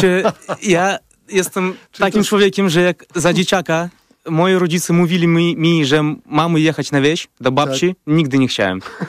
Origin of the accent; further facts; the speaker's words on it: Belarus; first language Russian; Polish is a second language; ja z nim się przywitałem po rosyjsku, bo jednak to jest mój pierwszy język, tak. Nie patrząc na to, że jestem z Białorusi.